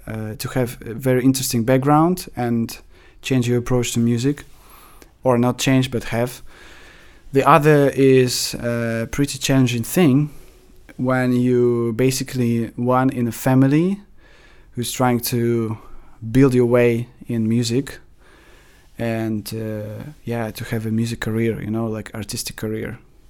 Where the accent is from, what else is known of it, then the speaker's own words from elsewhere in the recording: Russia; English is a second language; Growing up in Russia, it wasn't really easy to express them